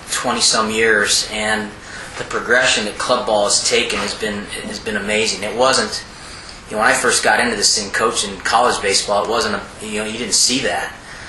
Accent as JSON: {"language": "English", "region": "Arizona", "country": "United States", "tie": "born or raised there", "said": "Yeah, I grew up in Arizona."}